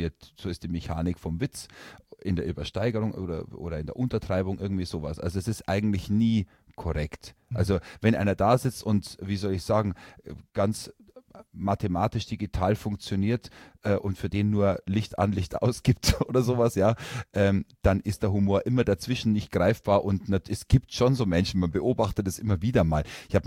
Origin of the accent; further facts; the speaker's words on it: Bavaria, Germany; bei uns jetzt hier in Schwaben, wo ich ja verortet bin und wo ja meine Heimat ist und wo ich wohne.